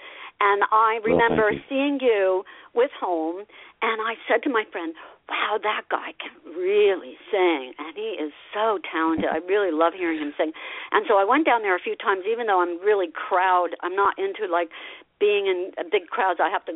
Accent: Asbury Park, New Jersey, United States; because they all know I grew up in Asbury Park.

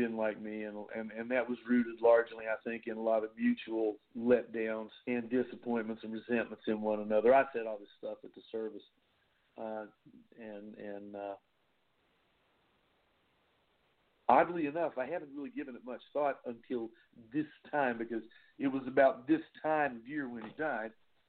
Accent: West Virginia, United States; I said he lived the last 3 or 4 years of his life here, back in my hometown in West Virginia.

